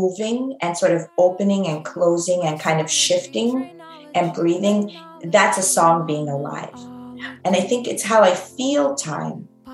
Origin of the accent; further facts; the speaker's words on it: Russia; English is a second language; my grandparents are from Ukraine and everybody fought in World War II together. And it to me, like growing up in Soviet Russia, like there was no difference between our relatives from Moscow versus our relatives from Odessa